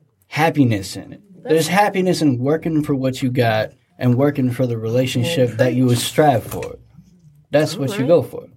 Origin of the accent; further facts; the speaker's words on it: Fresno, California, United States; But I was 6 years old, and I grew up in California in downtown Fresno.